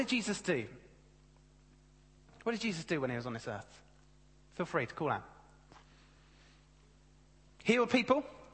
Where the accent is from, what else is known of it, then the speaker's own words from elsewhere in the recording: Brighton, South East England, United Kingdom; I'm from Brighton. I'm a father.